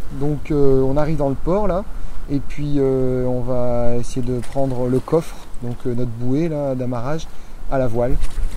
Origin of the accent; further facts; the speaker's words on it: Brest, Brittany, France; La mer fait partie de ma vie et de ma ville aussi, puisque je suis de Brest.